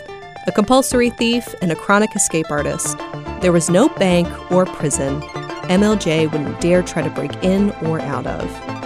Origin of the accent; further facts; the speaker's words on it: Marietta, Georgia, United States; I told you I was drawn to this story because I grew up in Marietta. I traveled over Roswell Street countless times in my life, unknowingly passing a piece of local history each time.